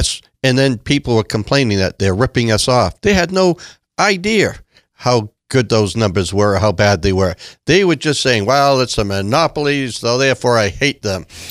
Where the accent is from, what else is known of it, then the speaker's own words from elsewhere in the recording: Farmington, United States; born there; Me too. I was born in Farmington. As a matter of fact, I was born in Farmington exactly 66 years ago tomorrow.